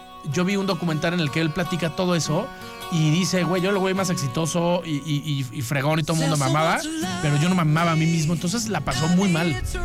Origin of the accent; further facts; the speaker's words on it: Mexico; Tú vas a cualquier país del mundo y dices, soy mexicano, y te tiran una buena onda brutal.